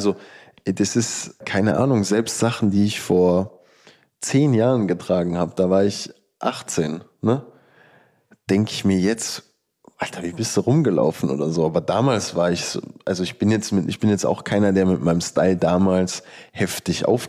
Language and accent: German; Rosenheim, Bavaria, Germany; hieß der Laden bei uns in Rosenheim.